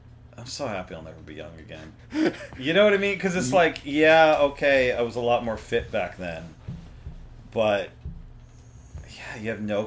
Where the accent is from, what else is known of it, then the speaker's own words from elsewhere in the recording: New Jersey, United States; and I came from New Jersey, which had, like, you know, my high school had like a lot of non-white kids in it, and we had kids who didn't even speak English in my high school.